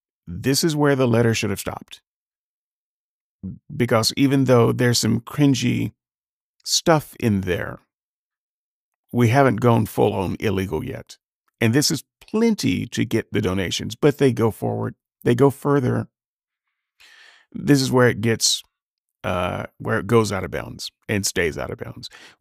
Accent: Alabama, United States; So as you know, I grew up in Alabama, lived in Alabama for a long time.

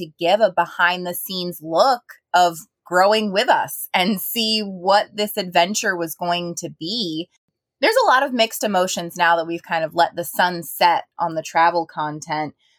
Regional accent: Tampa, Florida, United States; Originally, we are from the Tampa Bay area, but we have been living and traveling in our 1983 Eagle bus for over 3 years now

